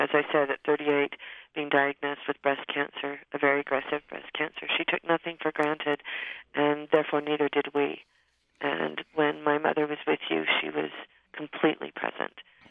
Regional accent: Riverside, California, United States; born there; Yes, I was born in Riverside, California, and my father was in the service in the Air Force, and my mother would take me to the beach almost every day

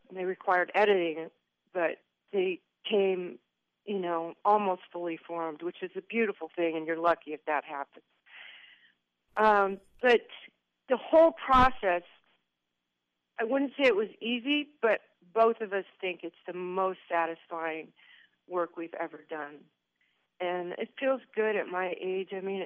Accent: Memphis, Tennessee, United States; born there; the fact that I was born in Memphis, that, you know, two generations back my family were cotton farmers, they're not anecdotal.

